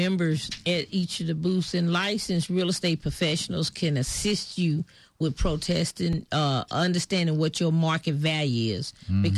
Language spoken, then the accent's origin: English; Houston, Texas, United States; And so with this being my hometown, Houston is on the map across the nation.